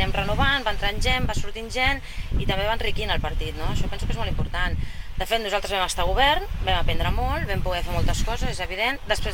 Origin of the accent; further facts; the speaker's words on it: Sitges, Catalonia, Spain; intentaré fer tot per Sitges, que és el meu poble i que és el que m'estimo.